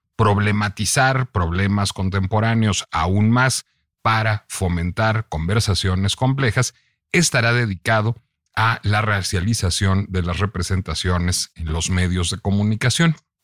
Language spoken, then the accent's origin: Spanish; Mexico; Tuve una educación francesa, tengo esa raíz venezolana, vivo en México, soy mexicano